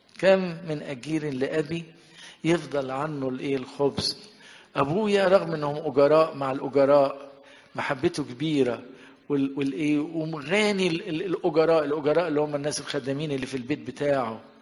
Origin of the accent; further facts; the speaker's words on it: Sharqia Governorate, Egypt; عندنا في الشرقيه